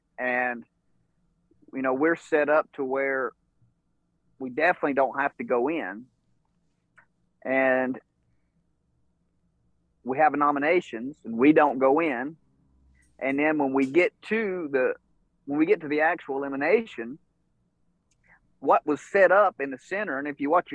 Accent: Georgia, United States; I'm from North Georgia, which, you know, I'm probably, as a crow flies, probably 2 hours from Knoxville or something like that, you know, beeline. But you're kind of in that same Southern Appalachian kind of background.

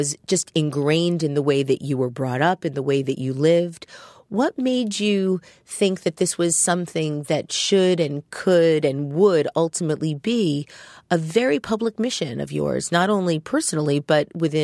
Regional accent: Hungary; English is a second language; moved away; Long before, in fact, I spoke a word of English. As a child growing up in Cold War Hungary, I learned to use our meager resources respectfully.

